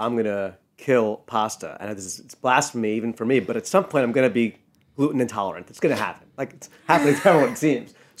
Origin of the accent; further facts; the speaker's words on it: New York, United States; now in California, United States; living in California as a New Yorker, and I say water, they're like, they're cracking up.